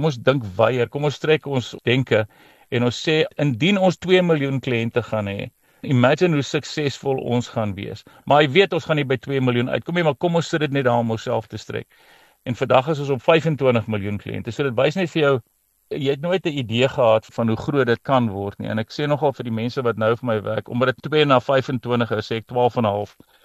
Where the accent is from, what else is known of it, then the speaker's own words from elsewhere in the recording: Paarl, Western Cape, South Africa; Ek groot geword in die Parel. Daarna is ek in die weermag toe in die Kaap